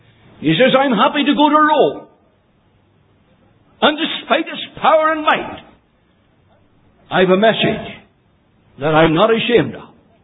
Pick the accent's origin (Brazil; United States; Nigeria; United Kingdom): United Kingdom; Banbridge, Northern Ireland; in that town where I was brought up in Banbridge, 25 miles south of Belfast on the main Dublin line